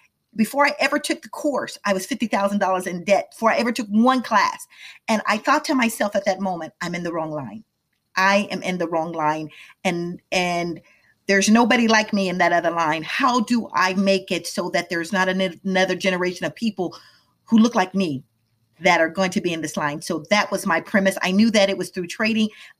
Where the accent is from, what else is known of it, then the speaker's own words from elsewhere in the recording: Midwest, United States; also born or lived in Washington, D.C., United States / Atlanta, United States; So my background story is I grew up in the Midwest and ended up going to school in Washington, D.C., went to a HBCU there and did well.